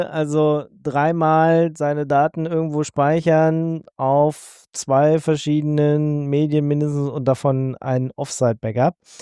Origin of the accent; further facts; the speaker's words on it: Germany; Ich komme aus Deutschland, ja, ich bin Kummer gewohnt.